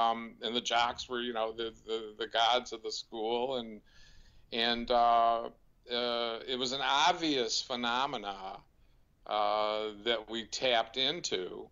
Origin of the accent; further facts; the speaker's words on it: Highland Park, Illinois, United States; Who we grew up together in Highland Park, Illinois.